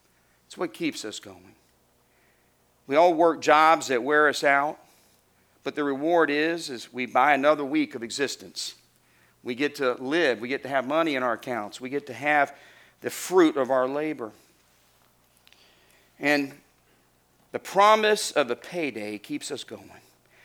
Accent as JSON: {"language": "English", "region": "Arkansas", "country": "United States", "tie": "born or raised there", "said": "when you were a little boy growing up in Arkansas back in 1981, we just didn't get to go do a lot of stuff like that."}